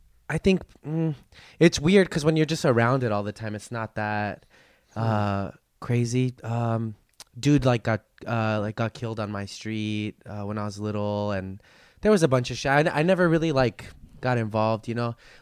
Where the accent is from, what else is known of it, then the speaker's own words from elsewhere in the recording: Los Angeles, California, United States; Northeast LA, Frogtown. I'm from Frogtown.